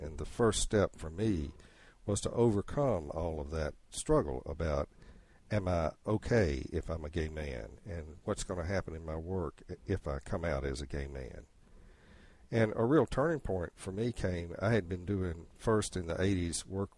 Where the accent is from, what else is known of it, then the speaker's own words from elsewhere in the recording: North Carolina, United States; They didn't know who I was because I was just from North Carolina.